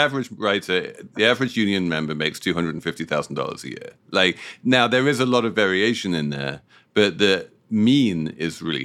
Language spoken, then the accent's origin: English; United Kingdom; as a Brit